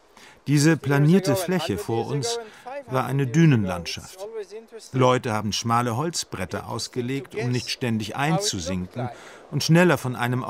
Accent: Jerusalem, Jerusalem District, Israel; German is a second language; In Jerusalem, wo ich aufgewachsen bin, gab es auch einen Zoo.

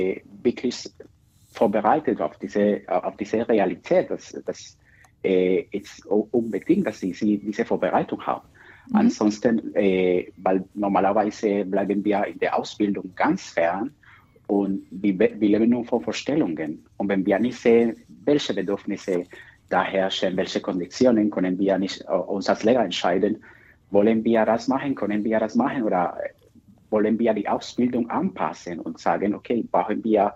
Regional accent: Colombia; German is a second language; now in Germany; ich komme aus Kolumbien.

